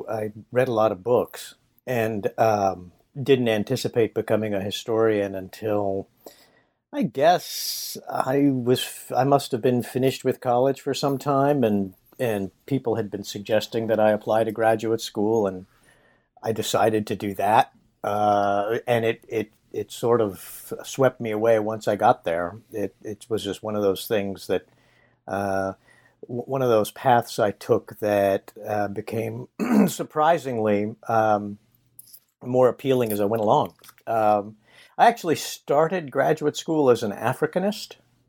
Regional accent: Nevada, United States; I grew up in Nevada

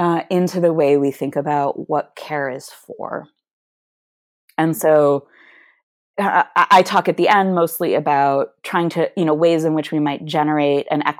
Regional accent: Michigan, United States; And I'm from Michigan originally, much like Michigan, actually.

